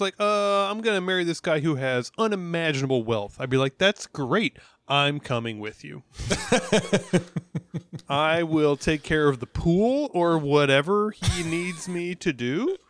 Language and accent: English; Midwest, United States; I'm from the Midwest. I say hello to everybody, right?